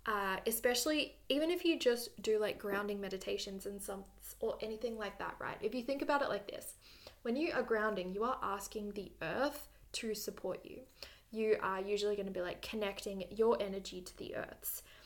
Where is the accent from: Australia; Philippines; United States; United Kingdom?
Australia; just because I am an Australian and I have been to Bali a few times.